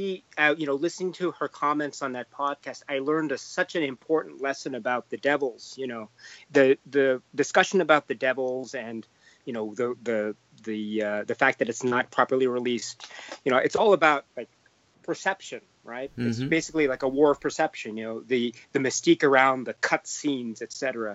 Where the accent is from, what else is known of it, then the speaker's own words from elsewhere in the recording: Connecticut, United States; also born or lived in Japan; I was born in Japan, and when I was about 2 years old, because of my father's work, we moved to the United States, and I went to school in. We lived in Connecticut